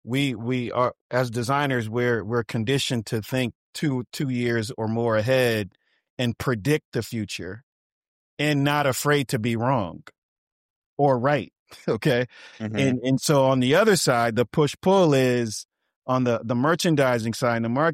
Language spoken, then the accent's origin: English; Inglewood, California, United States; I mean, for me, I grew up in Inglewood, California.